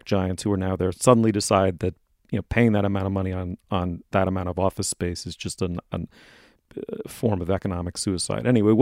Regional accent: New York City, New York, United States; I grew up in New York in the 1970s. You know, it was famously a bankrupt city.

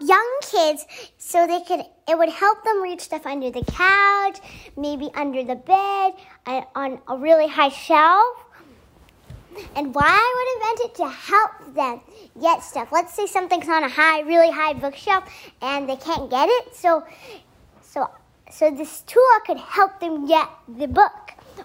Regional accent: Union City, United States; I am 7 years old, and I'm from Union City

